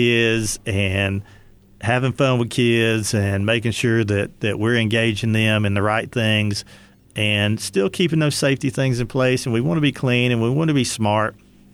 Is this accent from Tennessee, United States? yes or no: yes; Tennessee, United States; whether you're talking about Western North Carolina, really where I grew up in East Tennessee, same thing's happening over there.